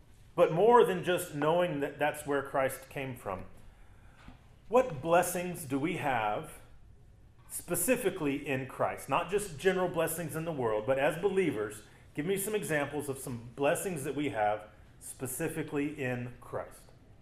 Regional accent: Louisiana, United States; I mean, I grew up in Louisiana.

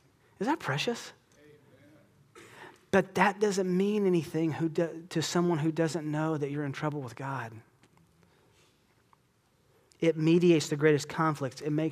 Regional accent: Tennessee, United States; born there; I've already told you, I was born in Tennessee. My blood is orange. I love Tennessee.

